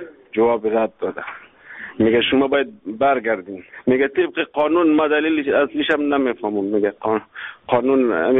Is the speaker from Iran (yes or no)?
no; Afghanistan; now in Sweden; ما در سال 2012 از افغانستان بیرون شدیم، آمدیم ترکیه. از ترکیه بسیار در مشکلات عذاب یونان، بعد مدت 8-9 ماه در یونان ماندیم،